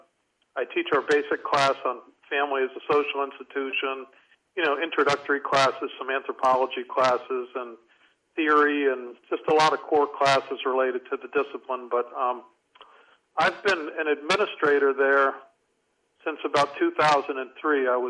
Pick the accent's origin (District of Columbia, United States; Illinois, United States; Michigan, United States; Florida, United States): District of Columbia, United States; Washington; Oddly enough, I'm from Washington, D.C. area